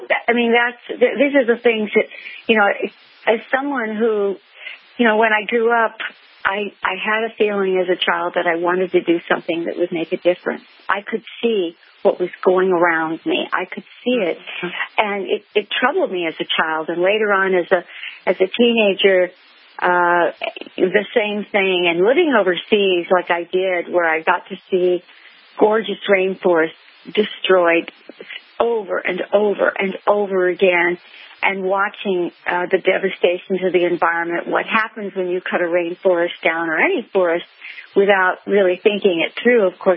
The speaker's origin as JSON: {"language": "English", "country": "Panama", "tie": "born or raised there", "said": "and I grew up in Panama in particular"}